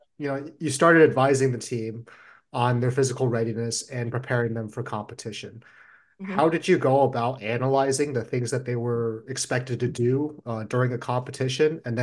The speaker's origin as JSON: {"language": "English", "region": "California", "country": "United States", "said": "So I'm also a California kid"}